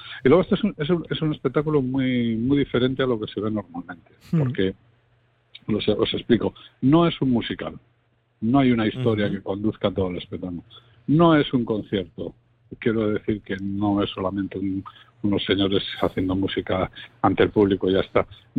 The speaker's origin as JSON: {"language": "Spanish", "town": "Bilbao", "region": "Basque Country", "country": "Spain", "said": "ya sabéis cómo somos los vascos, porque yo soy de Bilbao también."}